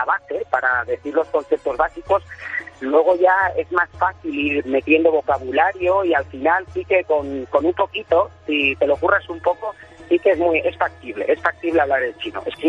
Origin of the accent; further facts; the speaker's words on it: Tudela, Navarre, Spain; Soy de Navarra, de la Ribera de Navarra. Soy de Tudela y, bueno, mi familia es de un pueblito al lado de Tudela, toda mi familia de Murchant, un pueblito tremendo.